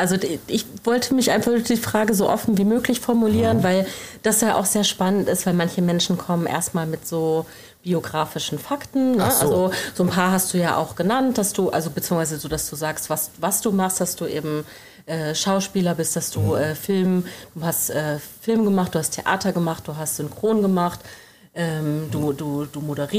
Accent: Lower Saxony, Germany; Ich bin aufgewachsen in Niedersachsen, in der Nähe von Oldenburg.

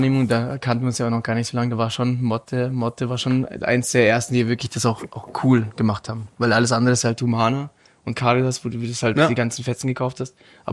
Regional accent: Munich, Bavaria, Germany; moved away as an adult; now in Vienna, Austria; Ich war dann mit 26 bin ich dann entschlossen, München zu verlassen.

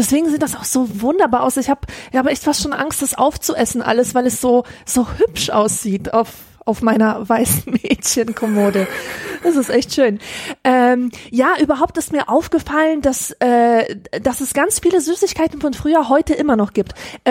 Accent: Grevenbroich, North Rhine-Westphalia, Germany; da sieht's ja aus, in dieser Stadt, exakt wie in Grevenbroich, wo ich aufgewachsen bin.

